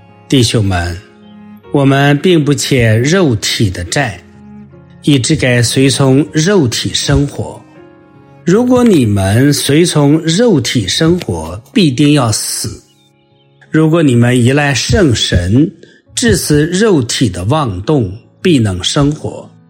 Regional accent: China; 我们中国人也说，比如说读万卷书不如走万里路走万里路不如阅人无数

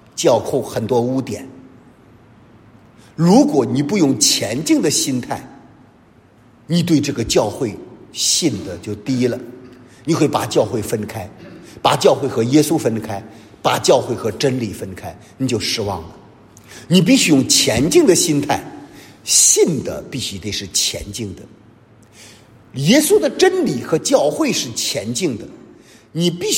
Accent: China; 我们中国人常说的邪不胜正

